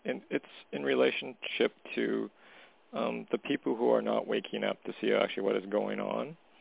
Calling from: Canada; I'm calling from Canada.

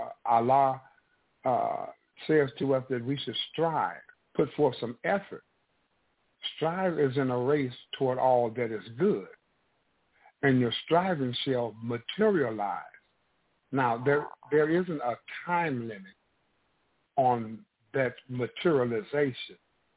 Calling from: St. Louis, Missouri, United States; calling in from St. Louis, Missouri.

